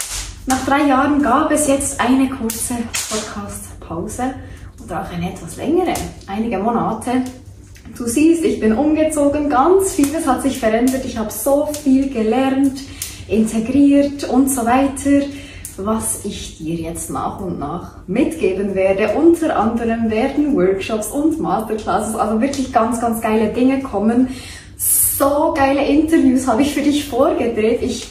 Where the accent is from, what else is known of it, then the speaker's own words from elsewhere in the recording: Bern, Switzerland; weil ich bin Bernerin und das ist doch einfach auch eine schöne Sprache, oder?